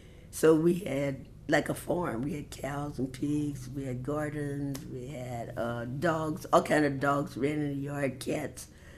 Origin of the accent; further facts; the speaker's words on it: Columbia, United States; It was great growing up in Colombia. It was a small enough city.